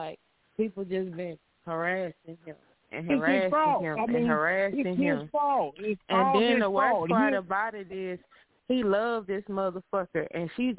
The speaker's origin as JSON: {"language": "English", "region": "Texas", "country": "United States", "said": "And I said, no, I'm from Texas."}